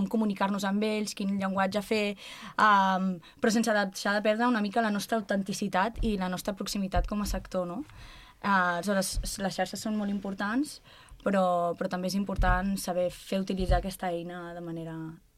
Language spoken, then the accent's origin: Catalan; Vilanova i la Geltrú, Catalonia, Spain; Jo sóc de Vilanova i la Geltrú, vale? Aleshores jo no estic tan arrelada al Penedès com potser ho sou vosaltres.